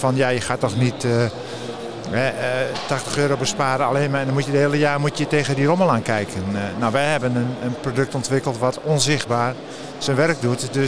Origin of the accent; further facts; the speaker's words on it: Enschede, Overijssel, Netherlands; Nou ja, Duitsland, wij komen uit Enschede, dus we zitten al aan de grens.